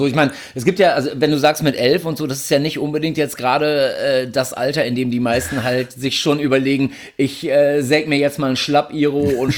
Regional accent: Ibbenbüren, North Rhine-Westphalia, Germany; Hast du dann wahrscheinlich ganz klassisch bei uns in Ippenbüren war es ja die Scheune, dieses Jutze, wo wir waren.

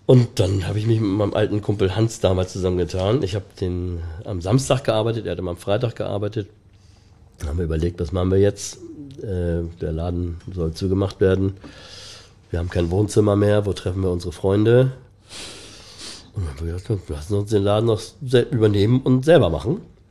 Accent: Osdorf, Hamburg, Germany; In meiner Kindheit, in meiner Jugend bin ich in Osdorf mit meiner Familie. Und ich bin kurz nach der Schule, beziehungsweise während der Ausbildungszeit, bin ich nach Altona gezogen, nach Ottensen. Und seitdem lebe ich da.

